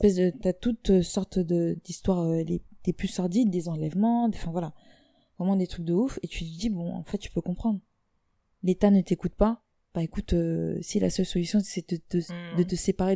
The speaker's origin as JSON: {"language": "French", "region": "West", "country": "Cameroon", "said": "je suis originaire de l'Ouest."}